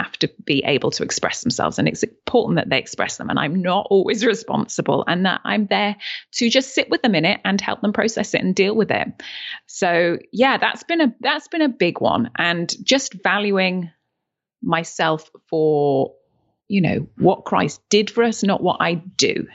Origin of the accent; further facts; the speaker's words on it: Yorkshire and the Humber, United Kingdom; born there; I am from the UK. I was born in Yorkshire.